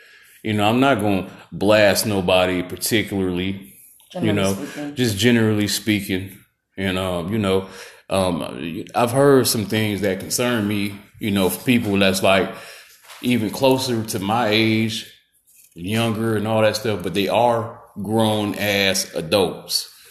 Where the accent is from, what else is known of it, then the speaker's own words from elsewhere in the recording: Milwaukee, Wisconsin, United States; Look, man, I'm from Milwaukee, Wisconsin, you dig? I done been in many motherfucking snowstorms